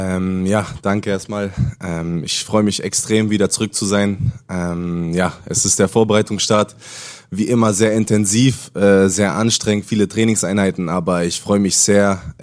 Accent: Hamburg, Germany; ich würde mich schon als Hamburger Jung, würde ich mich so nennen lassen, ist okay.

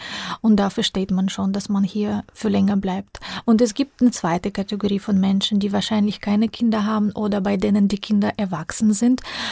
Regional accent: Kherson, Kherson Oblast, Ukraine; Es ist so, ich komme aus Cherson und meine Wohnung hat lange gestanden

